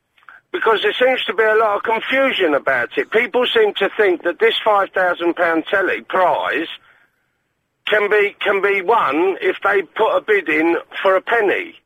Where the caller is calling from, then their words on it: Poland; Top of the morning to you. I am calling from Poland.